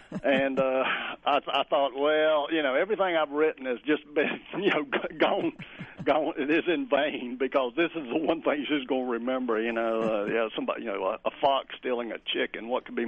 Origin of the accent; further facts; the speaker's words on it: Appalachia, United States; accent: Appalachian; people hear my accent or they think of the Appalachian Mountains.